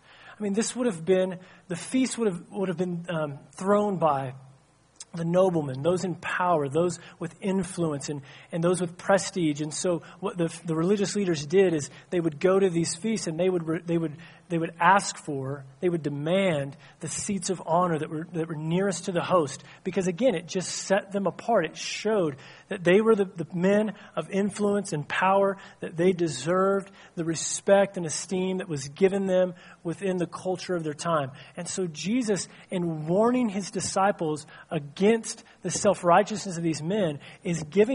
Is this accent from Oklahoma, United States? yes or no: yes; Enid, Oklahoma, United States; also born or lived in Missouri; I grew up in Oklahoma and Missouri